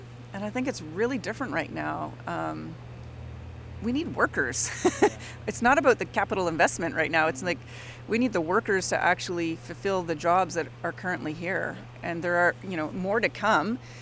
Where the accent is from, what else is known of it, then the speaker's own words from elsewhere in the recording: Ottawa, Ontario, Canada; the furthest west I'd ever been from my hometown of Ottawa was Winnipeg.